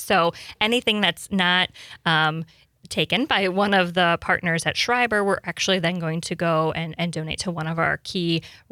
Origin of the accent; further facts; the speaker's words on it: Michigan, United States; I grew up in the Upper Peninsula. My dad tapped maple trees